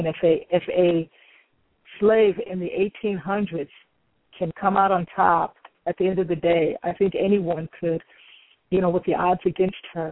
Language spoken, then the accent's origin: English; Midwest, United States; I'm originally from the Midwest, so moving to the South and living there